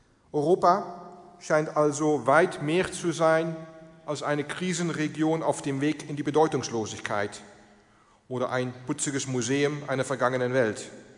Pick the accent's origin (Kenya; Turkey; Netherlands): Netherlands; now in Essen, Germany; Ich muss Ihnen sagen, dass gerade zur jetzigen Zeit es als Niederländer in Essen nicht schwierig ist, sich zu Hause zu fühlen, denn meine Landesleute kommen ja quasi schon busgeweise hier rüber